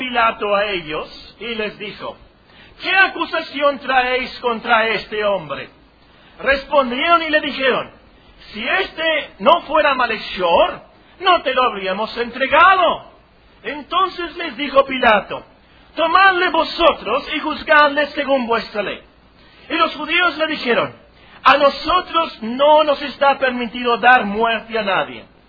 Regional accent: Mexico; nosotros somos mexicanos del año 2008. De hecho, somos gentiles porque no somos judíos.

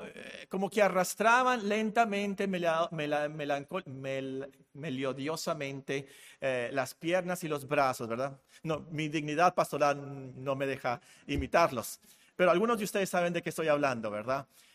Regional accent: Hermosillo, Sonora, Mexico; also born or lived in Guerrero / Culiacán / Phoenix; yo soy de Hermosillo, yo llegué aquí en 1968. ¿Pero por qué hablas así? Bueno, resulta que yo nací en Guerrero de casualidad porque mi papá trabajaba ahí. Y luego viví en Sinaloa, en Culiacán, y luego viví aquí en Hermosillo

